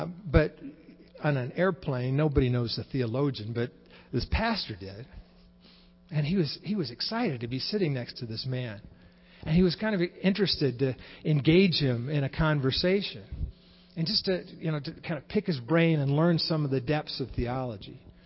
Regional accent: Dallas, Texas, United States; When I was growing up in Dallas

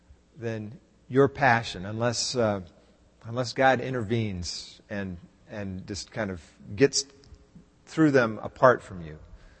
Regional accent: Texas, United States; And I know I grew up in Texas, but many people say, well, you don't sound like a Texan.

